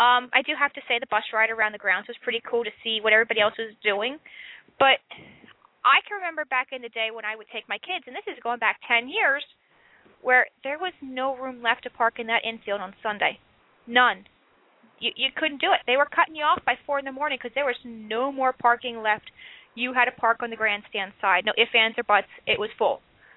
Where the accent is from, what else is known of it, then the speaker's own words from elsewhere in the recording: Pennsylvania, United States; Even though it's my home state track, I would... Unless Pocono would put lights